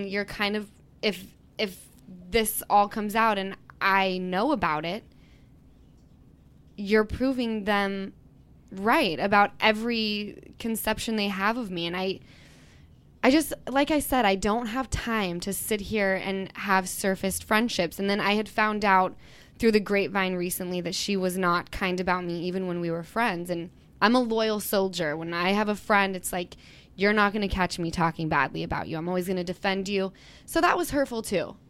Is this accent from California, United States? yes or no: no; Utah, United States; I've really gotten to know Katie, and we're both from Utah. And Utah, we don't breed bad people.